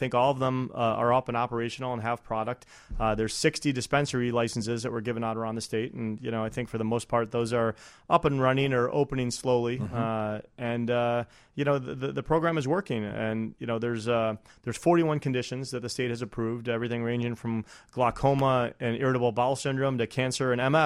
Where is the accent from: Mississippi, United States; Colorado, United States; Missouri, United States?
Colorado, United States; there are a couple lawsuits right now from neighboring states of Colorado where I'm from Nebraska and Oklahoma